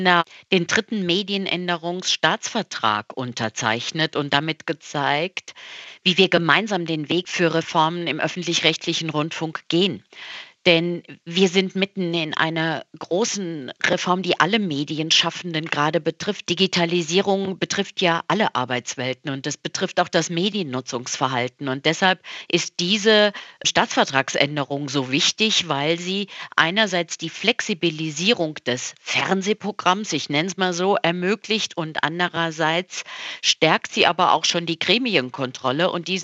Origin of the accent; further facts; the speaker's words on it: Rhineland-Palatinate, Germany; ich komme aus Rheinland-Pfalz. Wir haben 4 Millionen Einwohner